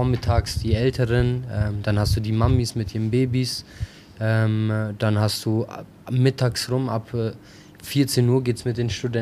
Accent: Kosovo; German is a second language; now in Germany; wir sind selber aus dem Kosovo

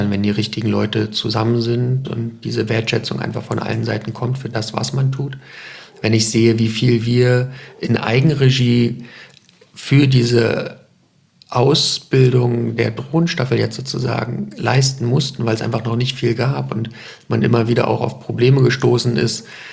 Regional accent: Berlin, Germany; also born or lived in Neuruppin; now in Greifswald, Germany; ich komme ganz gebürtig aus Neuruppin in Brandenburg, habe meine Schulzeit in Berlin verbracht, da eben auch meine Frau kennengelernt und wir sind dann beide zum Studium nach Greifswald gezogen und sind hier einfach hängen geblieben, weil es ein schönes Städtchen ist

